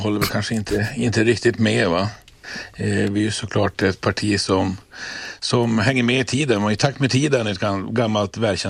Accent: northern Sweden, Sweden; Det är klart att jag kommer från norra Sverige, det finns stora hus, många fönster där.

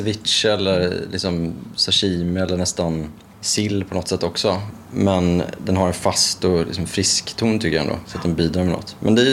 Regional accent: Norrköping, Östergötland, Sweden; När jag växte upp i Norrköping så gick det inte att få tag i det.

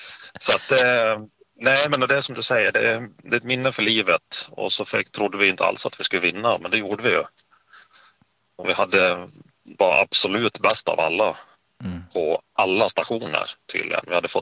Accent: Dalarna County, Sweden; Jag växte upp i Dalarna.

